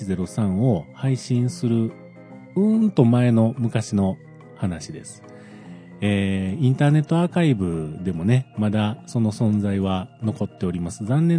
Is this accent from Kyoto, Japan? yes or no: yes; Kyoto, Japan; 京都、僕京都なんですけれども、